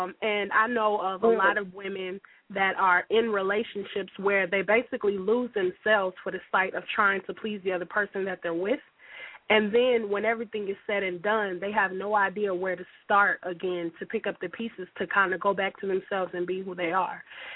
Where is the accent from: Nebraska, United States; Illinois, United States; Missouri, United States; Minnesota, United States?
Nebraska, United States; Omaha; I'm originally from Omaha, Nebraska. Love singing, been singing since I was a kid.